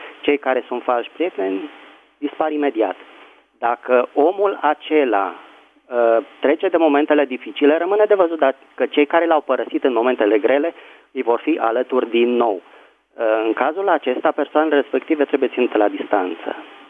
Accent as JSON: {"language": "Romanian", "region": "Bucharest", "country": "Romania", "said": "din București."}